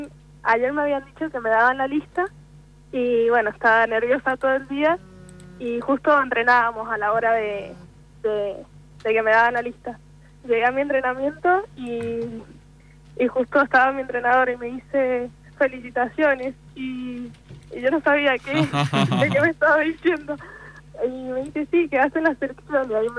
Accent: Córdoba, Argentina; Somos una cordobesa y uh-huh. Yo.

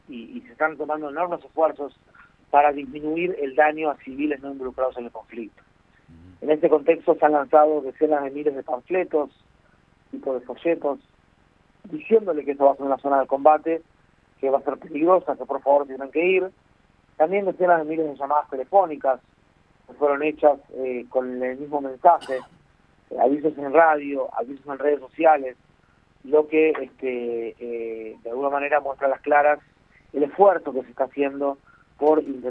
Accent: Uruguay; born there; Yo nací en Uruguay.

